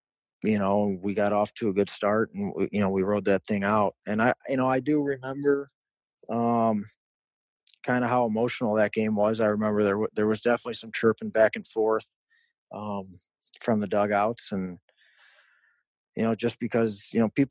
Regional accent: Midwest, United States; me growing up in the Midwest, that's a really winning organization

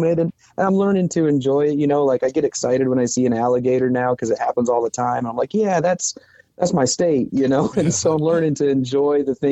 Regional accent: Michigan, United States; born there; also born or lived in Nashville, Tennessee; So I was born in Michigan, lived in Nashville, Tennessee for 11 years.

